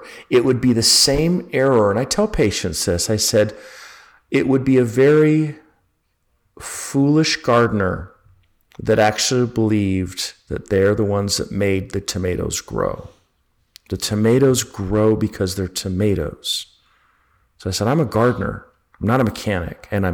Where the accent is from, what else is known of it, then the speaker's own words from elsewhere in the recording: Utah, United States; also born or lived in Berkeley, California; now in Georgia, United States; And I grew up in Utah and I live in the Bible Belt. So now in Georgia.